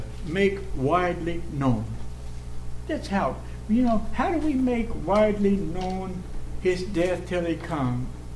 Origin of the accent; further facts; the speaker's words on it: United States; born there; But I was born in the United States, you know